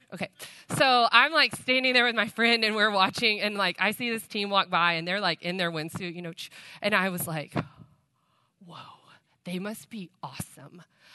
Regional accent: Longview, Texas, United States; So I'm from Longview, Texas, and I was on drill team in high school. So like East Texas drill team, you know, hat, boots.

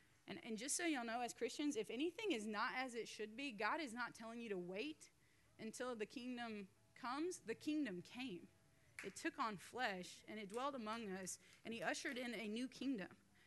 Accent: Oklahoma, United States; So I grew up in Oklahoma, super confused by that, because I grew up in the land of the red men with no Native Americans in my class.

